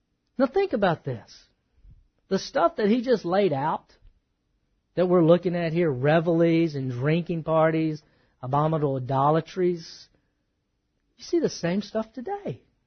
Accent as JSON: {"language": "English", "region": "Texas", "country": "United States", "tie": "born or raised there", "said": "of course I grew up in East Texas, it either stings you, bites you, gores you."}